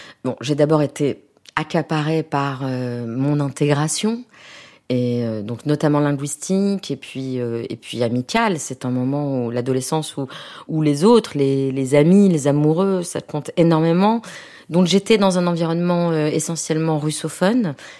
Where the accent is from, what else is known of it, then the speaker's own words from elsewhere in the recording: France; quand on me demandait d'où je venais, que je disais de France, et on me regardait d'un œil soupçonneux parce que je suis brune, j'ai les yeux noirs, les cheveux noirs